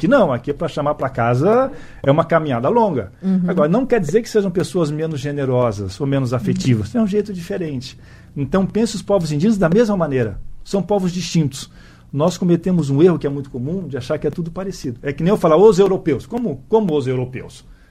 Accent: São Paulo, Brazil; now in Cascavel, Brazil; Eu, por exemplo, sou de São Paulo. Quando vim para o Paraná, eu levei um susto.

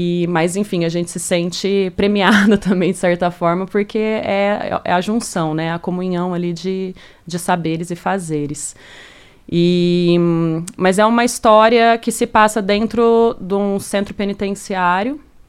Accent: Minas Gerais, Brazil; Bom, eu sou mineira, né, do interior, e desde criança eu tive muito contato com costura, bordado

